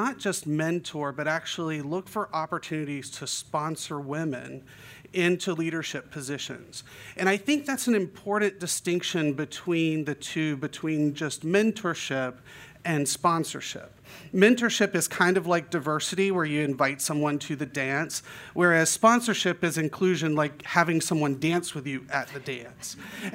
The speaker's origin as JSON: {"language": "English", "region": "North Carolina", "country": "United States", "said": "I'm from North Carolina, trained at Jefferson, so back and finished in 2007."}